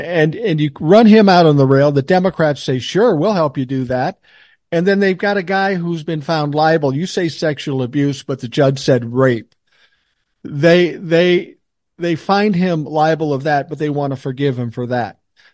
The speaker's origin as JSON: {"language": "English", "region": "Minnesota", "country": "United States", "tie": "born or raised there", "said": "Al Franken was a good senator. He was a good candidate. He's from my home state of Minnesota."}